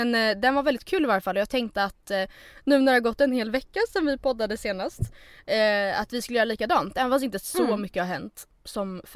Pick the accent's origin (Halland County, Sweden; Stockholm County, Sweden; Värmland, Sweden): Stockholm County, Sweden; Stockholm; det enda ordet som vi stockholmare ändå kan uttala på gotländska.